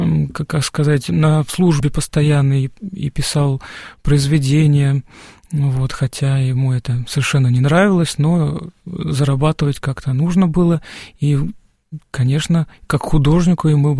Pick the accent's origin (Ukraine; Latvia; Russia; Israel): Russia; Diveyevo, Nizhny Novgorod Oblast; also born or lived in Germany; now in Borovsk, Russia; я жил и в Германии, и в Нижнем Новгороде, и там, сказать, моя родная деревня, Дивеево